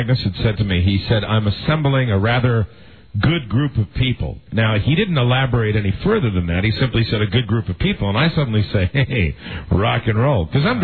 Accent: Washington, District of Columbia, United States; when they got to me, they said … I'm from Washington, D.C.

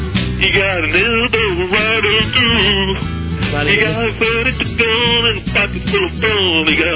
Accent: Philadelphia, Pennsylvania, United States; From Philly, right outside Philly.

